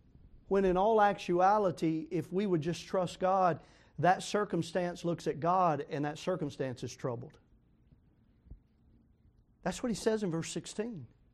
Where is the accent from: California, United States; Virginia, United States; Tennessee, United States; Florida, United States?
Tennessee, United States; Manchester; New Union Baptist Church where I grew up in Manchester, Tennessee and got saved as a little boy.